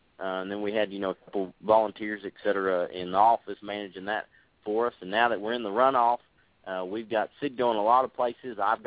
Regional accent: Gatesville, Texas, United States; So I grew up in Gatesville, Texas, Coryell County, which is basically the North Fort Hood.

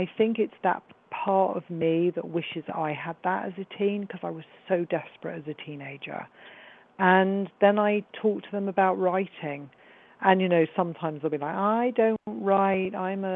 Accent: London, United Kingdom; D and me were born the same year. He's from, you know, the Bronx. I'm from London.

